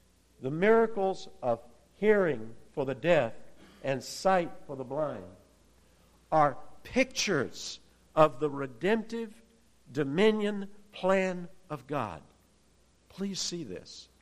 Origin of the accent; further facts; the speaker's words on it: East Point, Georgia, United States; Growing up in East Point, for those of you who are new to the area, it is up in the south part of Metro Atlanta, up near the Fort McPherson area.